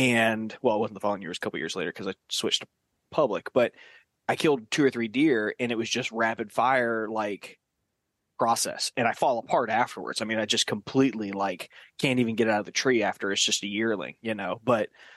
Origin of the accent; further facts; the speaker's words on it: Georgia, United States; Because I grew up in Southeast Georgia. Are you familiar with the Barrier Islands in Southeast Georgia?